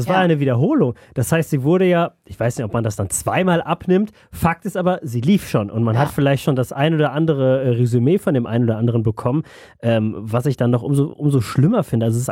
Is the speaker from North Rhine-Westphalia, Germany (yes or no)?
yes; Düsseldorf, North Rhine-Westphalia, Germany; bei dem Ort um die Ecke, wo ich aufgewachsen bin, in Düsseldorf-Lierenfeld.